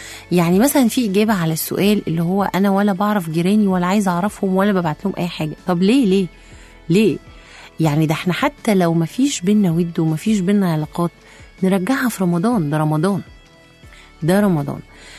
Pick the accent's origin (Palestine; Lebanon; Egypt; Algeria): Egypt; احنا عارفين ان احنا كمصريين ناس اصيلة، ناس كده ولاد بلد